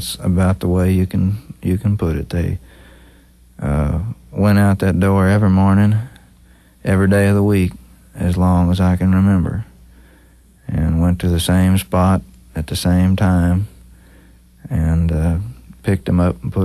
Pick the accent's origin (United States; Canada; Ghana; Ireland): United States; Washington; also born or lived in Tulsa, Oklahoma; But I was born in Tulsa, Oklahoma, and when I was about 3 years old, my family moved out to the state of Washington.